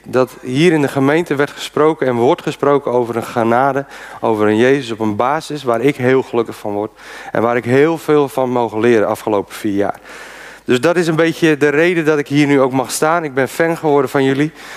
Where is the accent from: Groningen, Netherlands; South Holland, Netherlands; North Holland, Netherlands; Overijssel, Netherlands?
North Holland, Netherlands; Alkmaar; also born or lived in Haarlem; Wij zijn in januari, vorig 2015, november zijn wij hier komen wonen. Ik ben geboren in Haarlem, nou, opgegroeid in Alkmaar, uiteindelijk nu een kleine anderhalf jaar hier.